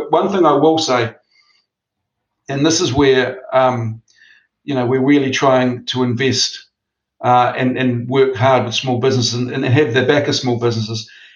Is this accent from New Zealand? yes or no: yes; New Zealand; As Kiwis, and certainly as Kiwi males, we are really, really bad at admitting when things aren't going well.